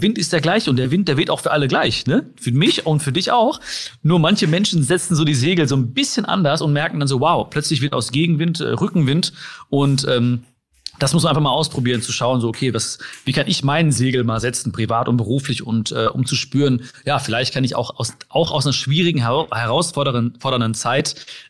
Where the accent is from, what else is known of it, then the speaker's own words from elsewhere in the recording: Germany; Ich freue mich auf den Regen, wenn ich dann am Düsseldorfer Flughafen stehe und die ersten Regentropfen kommen. Dann sage ich manchmal so, oh, geil, wieder zu Hause